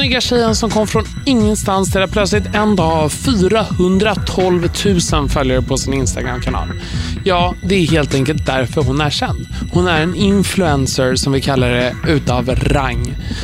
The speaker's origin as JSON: {"language": "Swedish", "town": "Stockholm", "region": "Stockholm County", "country": "Sweden", "tie": "born or raised there", "said": "Där jag växte upp i Enskede var det precis samma sak."}